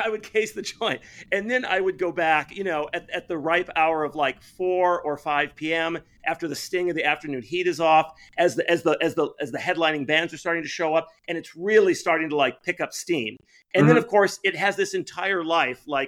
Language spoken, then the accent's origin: English; Chicago, Illinois, United States; now in Los Angeles, United States; when I meet people both here in Los Angeles and worldwide, and I tell them I'm from Chicago